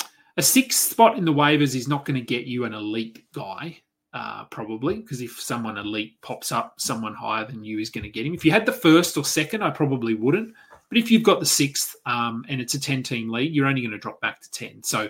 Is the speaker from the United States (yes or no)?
no; Australia; As an Aussie, good to see him out there playing 16 minutes.